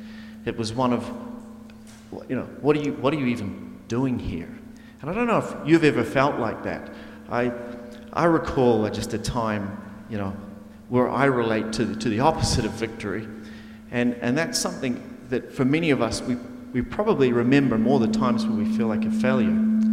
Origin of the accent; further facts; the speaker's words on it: New Zealand; accent: New Zealand; because of my accent, you can tell that I come from a little place called New Zealand. It's far, far away, and it's true.